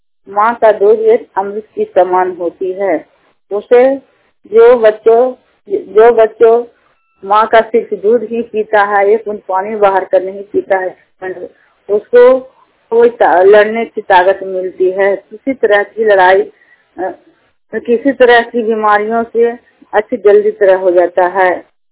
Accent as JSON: {"language": "Hindi", "town": "Keshavpur", "country": "India", "said": "मैं केशवपुर के रहने वाली हूँ, अभी सब प्रखंड के हूँ।"}